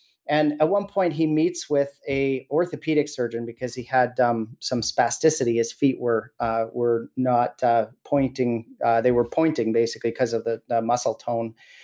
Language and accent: English; Williams Lake, British Columbia, Canada; I was born and raised in Williams Lake.